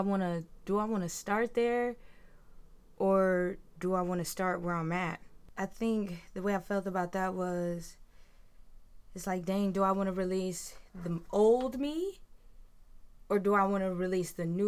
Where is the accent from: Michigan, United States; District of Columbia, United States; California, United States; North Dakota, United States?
Michigan, United States; Grand Rapids; I am from Grand Rapids, Michigan.